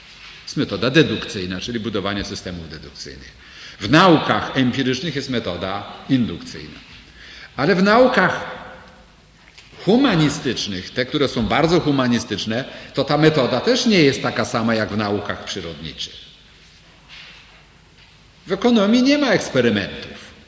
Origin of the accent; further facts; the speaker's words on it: Lublin, Lublin Voivodeship, Poland; kiedy mówiłem, że pochodzę z Polski